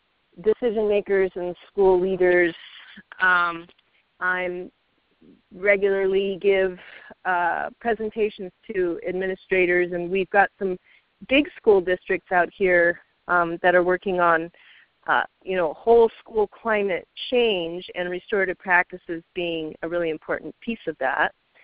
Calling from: California, United States; I'm calling from Northern California

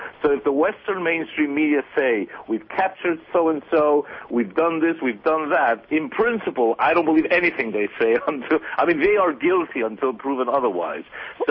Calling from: Argentina; I'm speaking from Argentina. That's in South America

